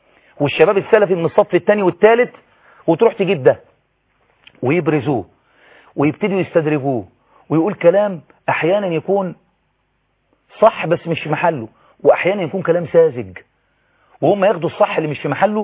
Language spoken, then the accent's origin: Arabic; Egypt; وخد بالك عندنا في مصر حاجة اتفطست